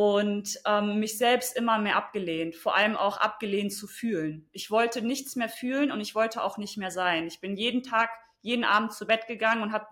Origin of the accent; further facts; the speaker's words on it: Germany; Also ich komme aus Deutschland, meine Eltern kommen aus Polen und aus dem Iran